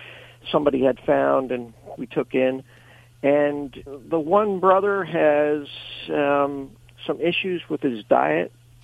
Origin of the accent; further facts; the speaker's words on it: Fleetwood, Pennsylvania, United States; I'm from a town called Fleetwood that's halfway between Reading and Allentown in Pennsylvania.